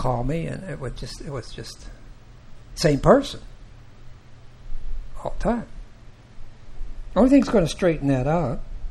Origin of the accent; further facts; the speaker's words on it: Pittsburgh, Pennsylvania, United States; Penn State sits in a mountain community in central Pennsylvania, and I'm from the inner city, Pittsburgh